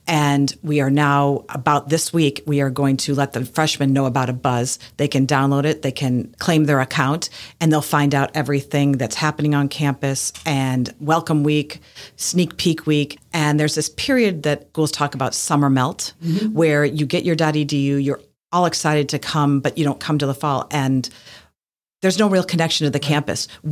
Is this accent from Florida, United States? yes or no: no; Chicago, Illinois, United States; I'm originally from Chicago